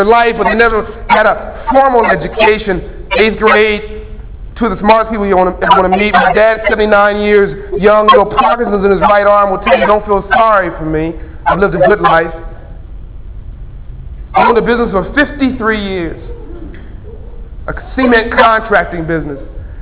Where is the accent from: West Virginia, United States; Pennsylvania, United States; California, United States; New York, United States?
California, United States; Compton; I grew up in Compton, California, South Central LA. So I'm in Compton, I'm 10 years old